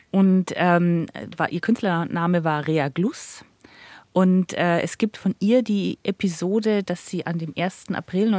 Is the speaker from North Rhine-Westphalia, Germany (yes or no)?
no; Nuremberg, Bavaria, Germany; now in Munich, Germany; Ich komme ja aus Nürnberg